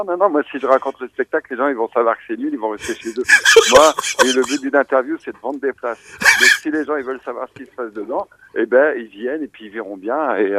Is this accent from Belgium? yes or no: no; Hauts-de-France, France; Après, je suis du Nord, hein, donc franchement, je suis entraîné